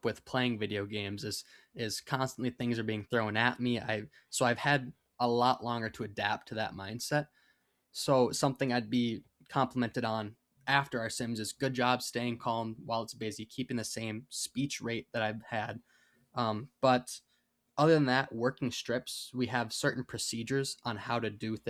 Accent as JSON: {"language": "English", "town": "Faribault", "region": "Minnesota", "country": "United States", "said": "Yeah, so I'm from Faribault, Minnesota, about an hour south of the cities in Minnesota."}